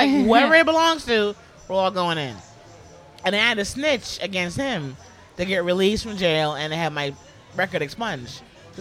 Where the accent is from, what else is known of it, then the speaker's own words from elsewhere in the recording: Bronx, New York, United States; moved away as an adult; now in Los Angeles, United States; Born and raised in the Bronx.